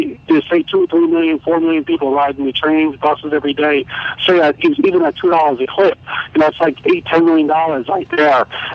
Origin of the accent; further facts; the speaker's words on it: Rockaway, New York, United States; I'm actually from Rockaway, and we love you when you come down to the parade, the Rockaway Irish Parade.